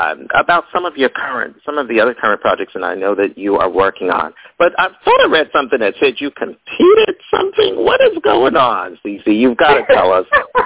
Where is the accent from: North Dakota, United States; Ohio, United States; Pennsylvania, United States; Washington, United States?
Ohio, United States; I know that we're from Ohio